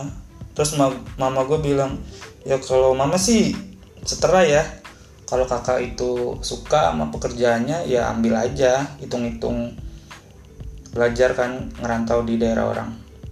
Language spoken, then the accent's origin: Indonesian; Depok, West Java, Indonesia; Daerah gue kan di Depok tuh.